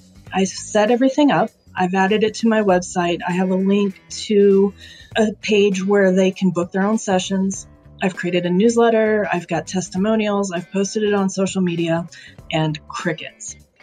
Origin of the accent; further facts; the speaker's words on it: Centennial, Colorado, United States; I'm from Centennial, Colorado.